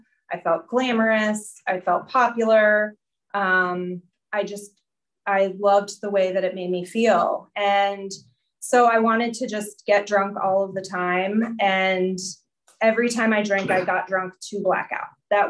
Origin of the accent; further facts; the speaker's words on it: Potomac, Maryland, United States; I grew up in Maryland. I grew up in Potomac, Maryland, and I have a wonderful family.